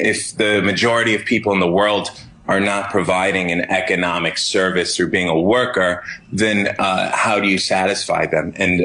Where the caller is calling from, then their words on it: Tucson, Arizona, United States; I'm calling from Tucson, Arizona. I'm a student at the University of Arizona.